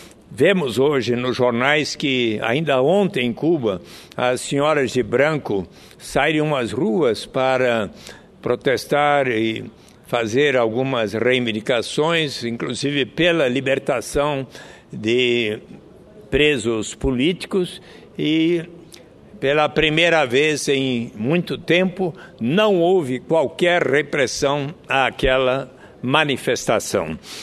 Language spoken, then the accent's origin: Portuguese; São Paulo, Brazil; Nasci num lar pobre, no Pari, São Paulo